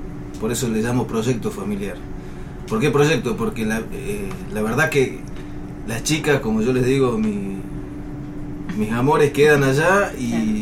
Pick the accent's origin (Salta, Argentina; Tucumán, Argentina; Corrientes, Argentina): Salta, Argentina; Bien, yo soy de Salta, oriundo de Salta.